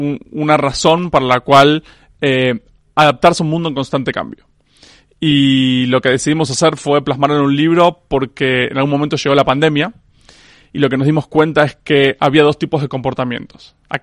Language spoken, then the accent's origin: Spanish; Argentina; now in Spain; en realidad yo vivo en España hace 3 años, pero vengo de Argentina.